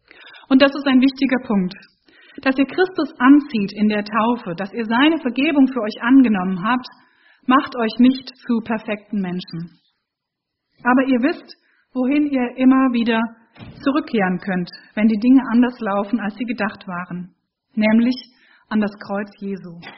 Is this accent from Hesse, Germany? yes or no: yes; Hesse, Germany; als ich mein FSJ in Baden-Württemberg, im südlichen Baden-Württemberg gemacht habe, als Hessin